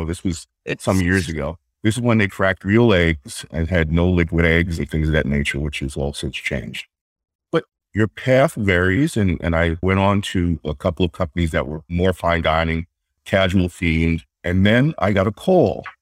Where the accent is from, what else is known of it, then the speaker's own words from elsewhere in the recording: Queens, New York, United States; I grew up in Queens, New York, family house, and my mother was not a good cook.